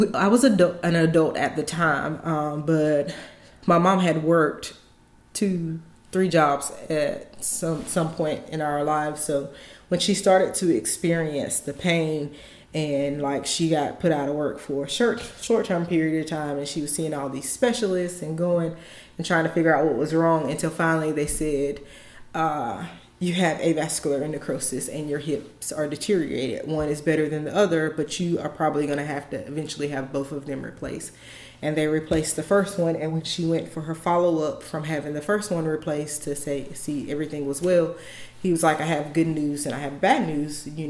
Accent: Clinton, North Carolina, United States; So I grew up in Clinton, North Carolina, and that's a very rural, a lot of farmland. Sampson County is very huge, but it's a lot of farming.

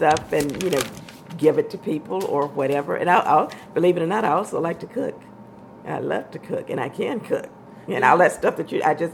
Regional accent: Georgia, United States; moved away; people think that because I was born in Georgia, grew up in the country, a lot of stuff I do not eat.

